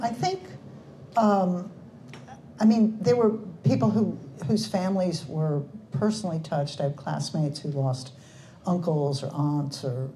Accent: La Marque, Texas, United States; It is set in 1980 in the little petrochemical town of Texas City, which is right next to my hometown of Lamarck, Texas.

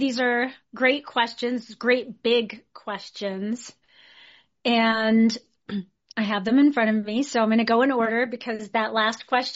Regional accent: New Jersey, United States; also born or lived in New York, United States / San Jose, United States; when I'm from New Jersey. I mean, I was born in New York. I lived in San Jose for 10 years as a kid and moved back to New York just before I turned 11.

